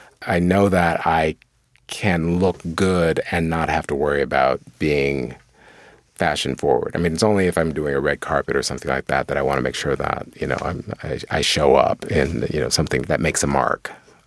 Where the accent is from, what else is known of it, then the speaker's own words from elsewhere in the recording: Akron, Ohio, United States; growing up in Akron, and, you know, Akron, it has its racist moments, areas